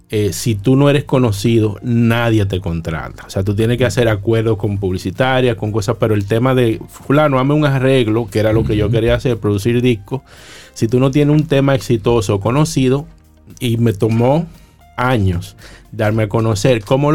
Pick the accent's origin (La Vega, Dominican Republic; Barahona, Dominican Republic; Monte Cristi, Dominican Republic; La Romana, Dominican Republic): La Romana, Dominican Republic; also born or lived in Boston, United States; Entonces, cuando termino el colegio, me aceptan en Berkeley, me dan media beca y me voy. Entonces, estudié producción musical. Regreso a República Domin